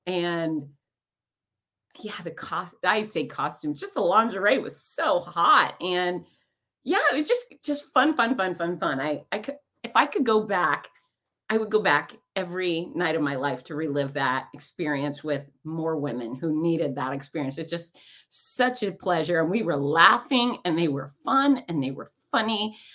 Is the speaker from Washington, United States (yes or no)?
no; Gainesville, Florida, United States; I said, I am … from Gainesville, Florida, and I love making happy noise.